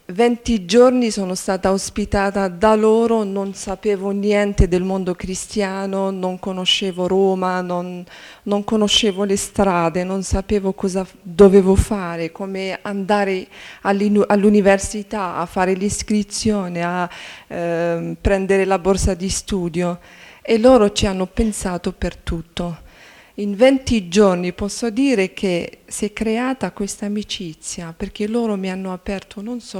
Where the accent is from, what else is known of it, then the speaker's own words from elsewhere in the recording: Algeria; vengo dall'Algeria.